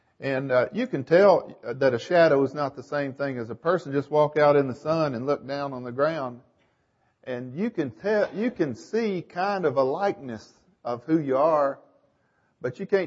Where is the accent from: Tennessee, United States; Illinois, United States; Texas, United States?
Tennessee, United States; I grew up on the Cumberland Plateau there in Tennessee between Knoxville and Nashville. And it's kind of a mountainous area.